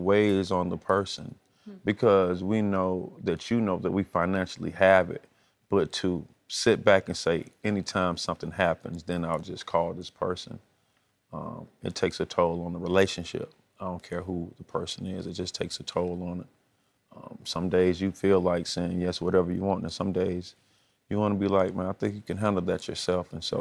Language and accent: English; Atlanta, Georgia, United States; But for the most part, I'm from Atlanta. I'm obviously a Hawks fan because I'm from Atlanta.